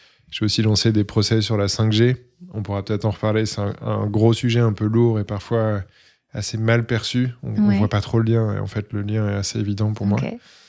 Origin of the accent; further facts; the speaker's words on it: Boulogne-sur-Mer, Hauts-de-France, France; also born or lived in Levallois-Perret; Je viens de Boulogne-sur-Mer, sinon j'ai fait toute mon enfance là-bas, mon lycée, etc. Donc la mer, les dunes, les grandes plages, etc. Mais aussi le nord, la pluie, le froid.